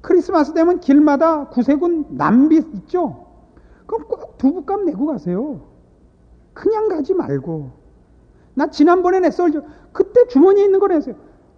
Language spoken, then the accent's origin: Korean; South Korea; 우리나라 사람들의 그 성격을 제가 잘 알죠. 제가 한국 사람이니까.